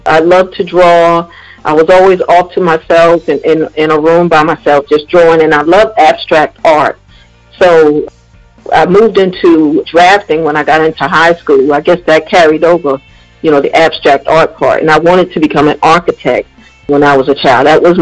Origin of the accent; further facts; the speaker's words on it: New York City, New York, United States; Well, growing up in Harlem, it was fun. I didn't realize that we were poor until I got older.